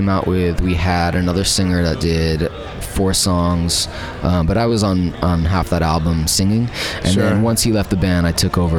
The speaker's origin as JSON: {"language": "English", "region": "California", "country": "United States", "said": "We're from different parts of California, but we all met in Santa Barbara."}